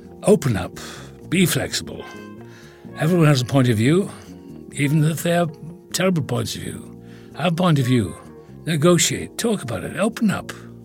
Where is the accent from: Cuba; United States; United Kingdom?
United Kingdom; Wales; accent: Welsh; Oh, yes, I am Welsh. I've just been back to Wales.